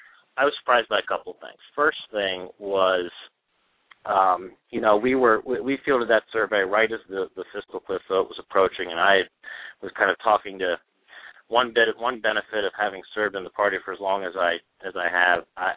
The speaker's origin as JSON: {"language": "English", "region": "Pennsylvania", "country": "United States", "tie": "born or raised there", "also_born_or_lived": "Washington, United States", "said": "That is my home state. Yes, my wife and young daughter and I just recently moved back to Pennsylvania after being in Washington for six years, and so we are putting an extra emphasis on our home state."}